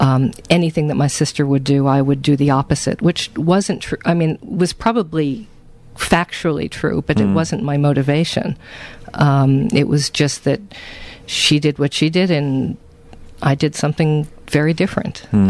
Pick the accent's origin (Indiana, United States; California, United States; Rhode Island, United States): Rhode Island, United States; Pawtucket; Oh, well, I grew up in Pawtucket, Rhode Island, and probably at the time there were 75,000 people, but then, you know, right next door was Providence